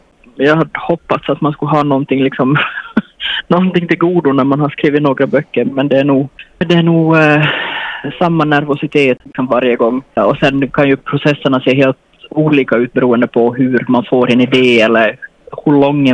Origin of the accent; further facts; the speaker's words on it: Larsmo, Ostrobothnia, Finland; Alltså jag är uppvuxen i Larsmo.